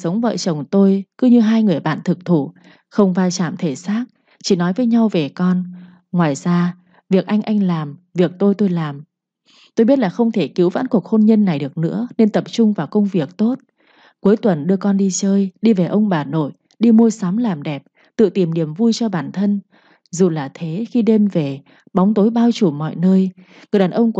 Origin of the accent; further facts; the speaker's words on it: Mekong Delta, Vietnam; Quê của tôi ở miền Tây, vùng đất của những con người nông dân hiền lành chất phác và vô cùng hiếu khách.